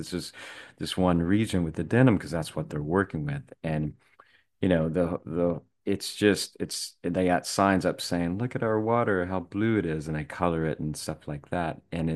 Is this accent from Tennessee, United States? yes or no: yes; Nashville, Tennessee, United States; Like I said, I grew up in Nashville, and naturally my friends were musicians